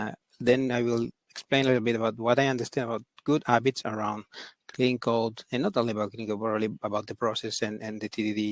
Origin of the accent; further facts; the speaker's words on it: Barcelona, Catalonia, Spain; I'm from Barcelona.